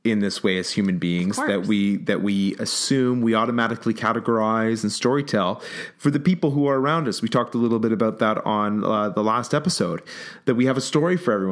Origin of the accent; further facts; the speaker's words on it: Canada; But how can we work as Canadians? I'm Canadian, you're Canadian, and perhaps this applies to people who are not.